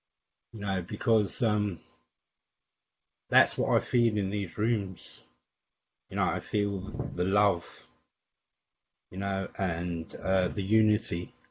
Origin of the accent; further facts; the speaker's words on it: Glasgow, Scotland, United Kingdom; born there; I come from a Scottish background. I was born in Glasgow, and whiskey for us was a norm.